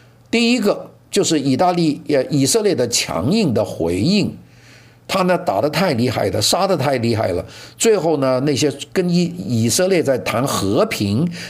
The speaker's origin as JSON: {"language": "Chinese", "region": "Guangdong", "country": "China", "said": "这个出面打的我们广东人叫烂仔"}